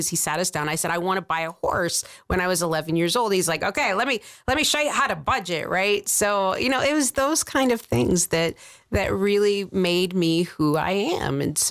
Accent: Worcester, Ohio, United States; When I was little, growing up in Worcester, Ohio, the thriving metropolis, I had that.

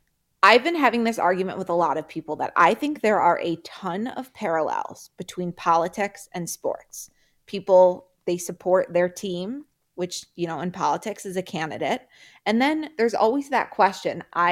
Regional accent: Madison, Wisconsin, United States; I'm from Madison.

